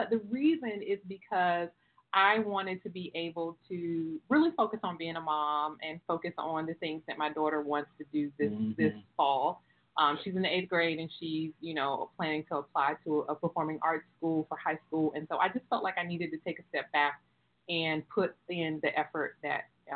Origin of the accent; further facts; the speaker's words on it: North Carolina, United States; And you know I'm from North Carolina. So I've been going in on cooking.